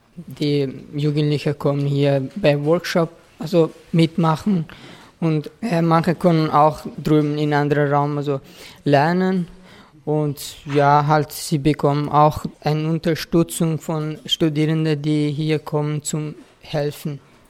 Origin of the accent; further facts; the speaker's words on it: Afghanistan; Ich komme aus Afghanistan. Ich bin 17 Jahre alt, also werde bald 18.